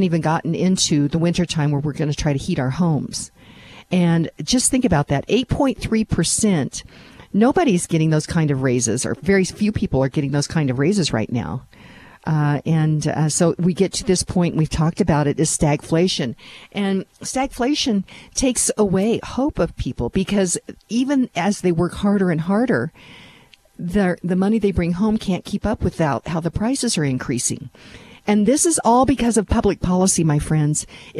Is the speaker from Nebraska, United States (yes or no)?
no; Lone Tree, Colorado, United States; this first 55% sales tax increase in my hometown of Lone Tree, Colorado.